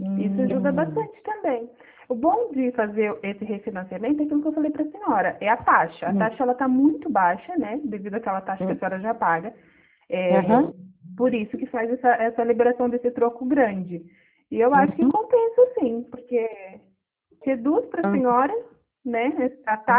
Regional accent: Assis, São Paulo, Brazil; now in Santa Catarina, Brazil; Hoje, atualmente, eu estou em Santa Catarina, mas eu sou de Assis.

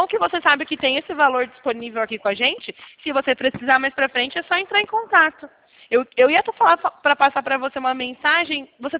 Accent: São Paulo, Brazil; Eu sou de São Paulo, daqui de São

